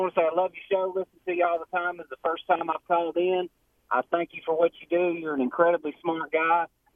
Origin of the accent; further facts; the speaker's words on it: Ripley, Mississippi, United States; I'm from Ripley, and I'm actually working in Hickory Flat right now, which is not far from Ole Miss, too.